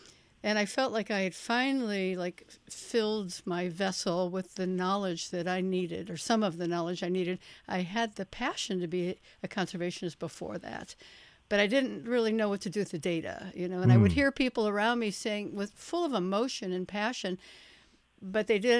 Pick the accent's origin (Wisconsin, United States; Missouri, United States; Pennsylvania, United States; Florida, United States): Missouri, United States; St. Louis; I grew up in St. Louis, and I was actually an art major at Webster College and got a master's in teaching art. And I taught art for 20 years back in Missouri.